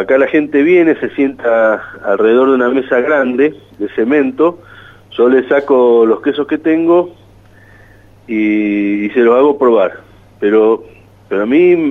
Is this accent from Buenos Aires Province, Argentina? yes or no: yes; Lincoln, Buenos Aires Province, Argentina; Nosotros allá en Lincoln, en mi pueblo, en la provincia de Buenos Aires, teníamos campo, o sea, mi padre era nacido en el campo